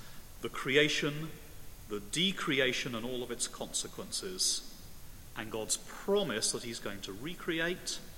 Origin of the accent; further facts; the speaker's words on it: United Kingdom; we don't know how to lament very well, I think, as British Christians.